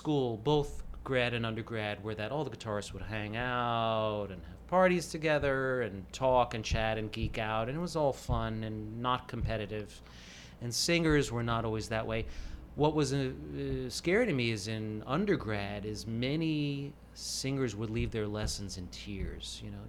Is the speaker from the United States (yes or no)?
yes; New York City, New York, United States; New York City.